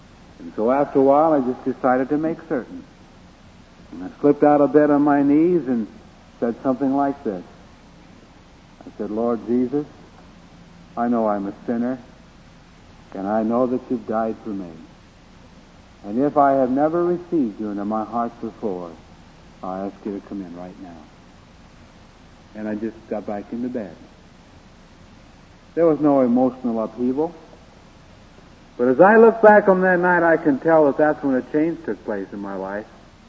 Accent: Le Mars, Iowa, United States; As a boy, I was raised over here near Sioux City in Lamar.

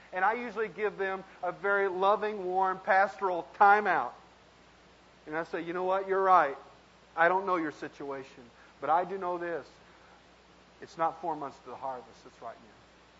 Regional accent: Texas, United States; You know, I grew up in West Texas.

